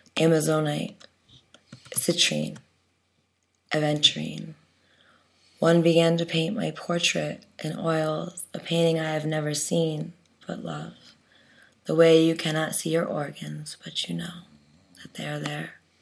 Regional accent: Sedona, Arizona, United States; born there; I told you before, I was born in Sedona

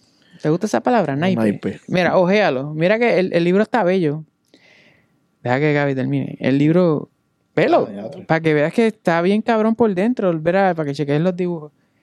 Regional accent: Bayamón, Puerto Rico; Yo soy de Bayamón, yo voy a hacer trampa aquí.

